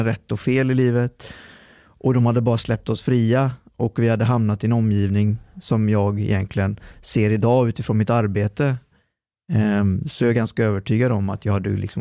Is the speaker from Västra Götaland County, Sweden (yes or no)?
yes; Trollhättan, Västra Götaland County, Sweden; born there; Nej, jag är född i Sverige. Aha. Jag är född i Sverige. Okay. Så att, jag är född i Trollhättan. Kronogården, ganska utsatt område idag.